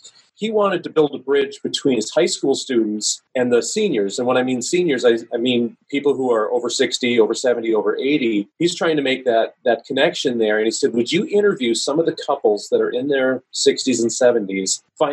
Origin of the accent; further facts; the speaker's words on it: Minnesota, United States; I grew up in a little town in Minnesota, went to all 12, 13 grades in the same school, knew the same people, decided I needed to get out of there.